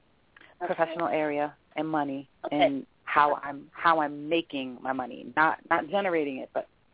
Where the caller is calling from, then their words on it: Massachusetts, United States; I'm calling from Massachusetts.